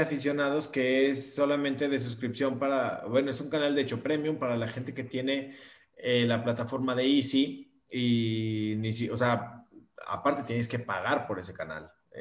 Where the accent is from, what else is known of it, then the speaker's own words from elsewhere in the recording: Jalisco, Mexico; decir que somos ahí de Guanatitos, de Jalisquito, sin pedos